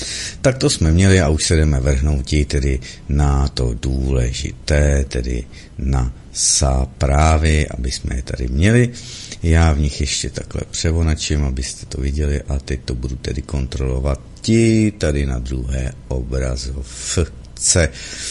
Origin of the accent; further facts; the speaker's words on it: Slovakia; Jsem ze Slovenska, chci ze Slovenska zelenější, zdravější a spokojenější zemi